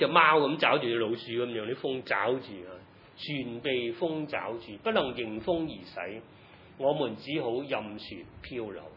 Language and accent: Cantonese; Hong Kong; 或者有时我觉得，我今时今日作为香港人，我哋咪就咁经历紧呢啲嘢咧